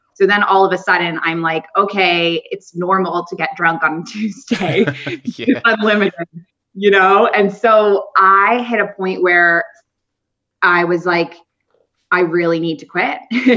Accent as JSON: {"language": "English", "country": "Canada", "tie": "born or raised there", "also_born_or_lived": "Kuwait / United Arab Emirates", "moved": "as an adult", "said": "I was born in Canada, raised in Canada until I was 23. And then I moved to the Middle East, originally to Kuwait, tiny country between Saudi Arabia and Iraq. And I was there for 2 years. And then I moved to Abu Dhabi."}